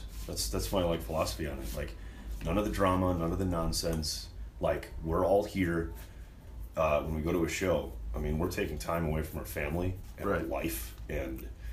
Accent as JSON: {"language": "English", "country": "United States", "said": "Being an American, I feel like I need to just say Stainsbury."}